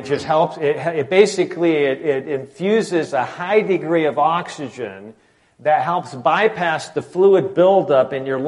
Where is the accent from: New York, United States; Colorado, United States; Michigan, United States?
Michigan, United States; She always buys me Buckeye sweatshirts, and I'm from Michigan, right? So I feel like a traitor.